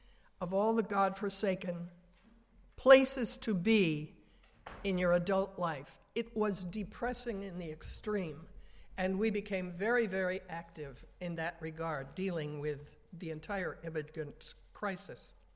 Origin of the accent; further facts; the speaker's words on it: Chicago, Illinois, United States; I was born and raised in Chicago and the suburbs, and attended the Congregational Church for years.